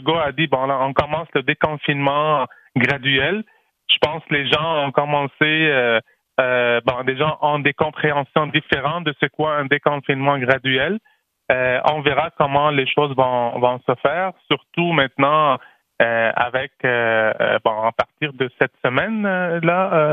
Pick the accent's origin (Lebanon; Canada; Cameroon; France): Lebanon; Oui, c'est ça, au Liban.